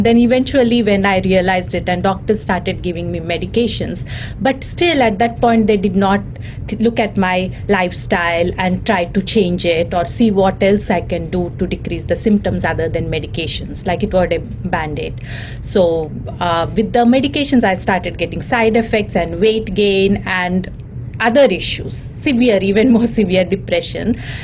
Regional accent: India; Because born and brought up in India, that time it was more like a taboo subject to talk about

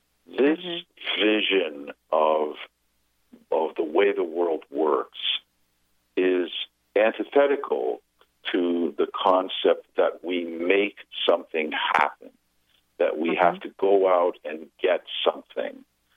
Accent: New York, United States; And so I grew up in New York in the ad business in the 60s.

